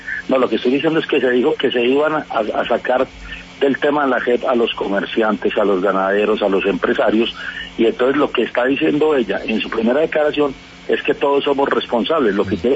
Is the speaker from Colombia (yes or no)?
yes; Colombia